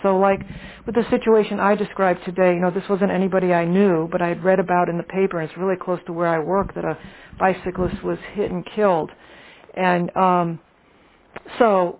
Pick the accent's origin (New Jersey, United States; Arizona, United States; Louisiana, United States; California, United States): Louisiana, United States; New Orleans; I'm from New Orleans.